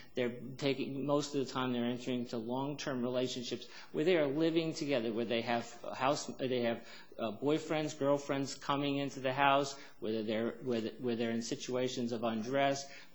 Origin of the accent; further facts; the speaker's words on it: New Jersey, United States; I grew up in New Jersey.